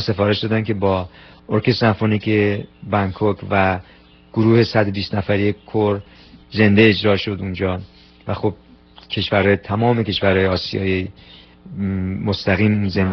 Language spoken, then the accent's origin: Persian; Iran; also born or lived in Europe / America; من ایرانی هستم و خب در اونجا اصلا ریشه گرفتم و در اونجا رشد کردم، در اونجا به مدرسه رفتم